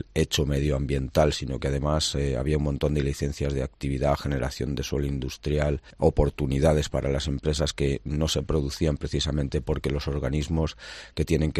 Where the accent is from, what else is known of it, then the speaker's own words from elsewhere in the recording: Consuegra, Castilla-La Mancha, Spain; aquellas cosas que nos identifican como consaurenses y como castellano-manchegos